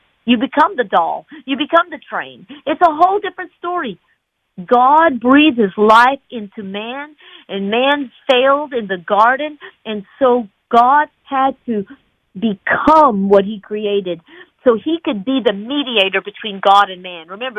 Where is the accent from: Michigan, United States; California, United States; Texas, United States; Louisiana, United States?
Texas, United States; Dallas; Hello, New Orleans. … I'm from Dallas, Texas, and I'm an evangelist.